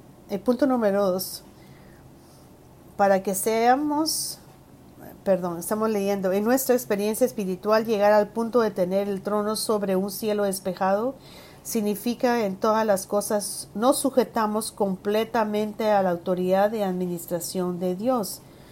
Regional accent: Pittsburgh, Pennsylvania, United States; Yo crecí en la ciudad de Pittsburgh y llegué hasta la ciudad de Houston, el estado de Texas.

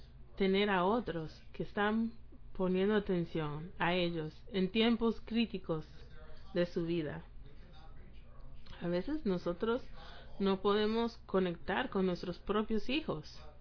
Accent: Beijing, China; Spanish is a second language; moved away as an adult; now in United States; Yo vengo de Beijing, de la China, y soy profesor y he aprendido educación.

